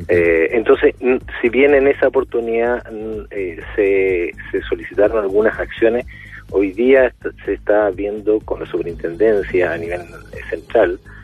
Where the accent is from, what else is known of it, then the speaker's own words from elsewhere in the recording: Magallanes, Chile; yo que soy magallánico, nacido y criado en esta hermosa región